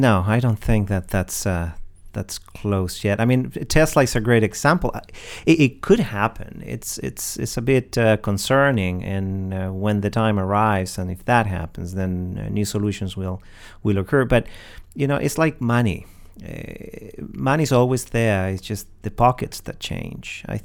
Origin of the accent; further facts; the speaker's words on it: Chile; accent: hybrid; English is a second language; I'm from Chile, but the accent, well, yeah, it's a hybrid. Yeah. It's a hybrid. Yeah, I got teachers that taught me English, or they tried to at least, and they were from Great Britain, and so I guess that's stuck.